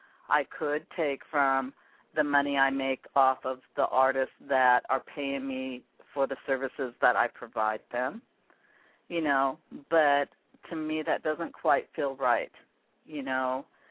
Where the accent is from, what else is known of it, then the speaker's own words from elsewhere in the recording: Pacific Northwest, United States; that the artists from the Pacific Northwest would be the ones that would support me because this is my hometown.